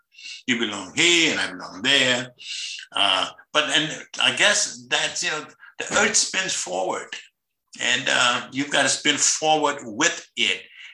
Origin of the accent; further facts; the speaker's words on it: the South, United States; look, yeah, I'm from the South, I'm a segregated school, but I got better grades than you.